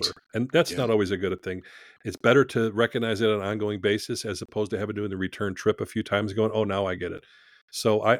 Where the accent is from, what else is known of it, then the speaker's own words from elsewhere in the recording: Chicago, Illinois, United States; you should give me a year's contract because I'm from Chicago. That's what we say.